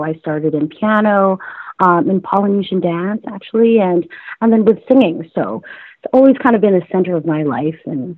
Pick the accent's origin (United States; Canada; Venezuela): Canada; I come from Filipino heritage, so I'm a Filipino-Canadian.